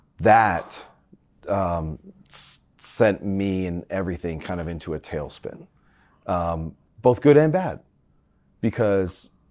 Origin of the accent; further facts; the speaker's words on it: Canada; And my van, I'm from Canada, I'm used to the snow.